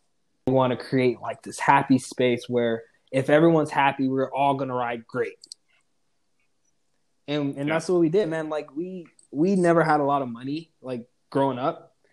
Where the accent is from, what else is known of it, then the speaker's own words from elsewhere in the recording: Belize; Like, when I'm growing up, man, like, my parents always had, like, so we come from Belize. And, like, there's not a lot of money there.